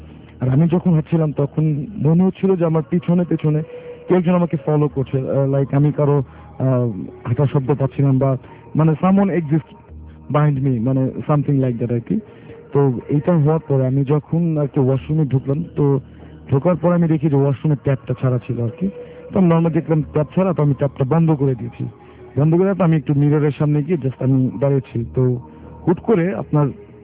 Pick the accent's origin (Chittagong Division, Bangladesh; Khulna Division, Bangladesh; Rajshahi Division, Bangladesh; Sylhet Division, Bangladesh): Rajshahi Division, Bangladesh; Sirajganj; আমি যেহেতু ঢাকায় থাকতাম, আমার এই ঘটনাটি ঘটেছিল আমার দেশের বাড়ি সিরাজগঞ্জ আর কি।